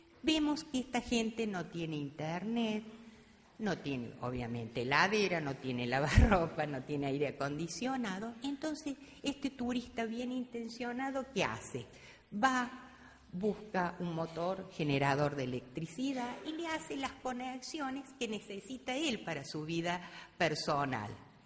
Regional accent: Argentina; Actualmente, yo lo enfoco en mi país, cómo sería la situación en Argentina

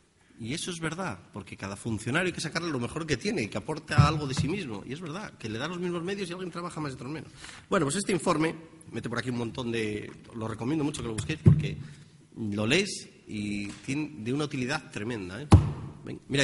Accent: Asturias, Spain; now in Galicia, Spain; Leo perfectamente el gallego, pero non lo hablo bien. Soy de Asturias, llevo 2 años aquí

